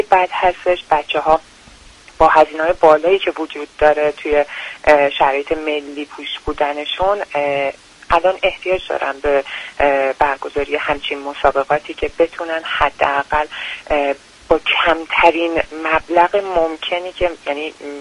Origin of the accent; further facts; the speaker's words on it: Zanjan Province, Iran; من اصالتا خودم هم زنجانی هستم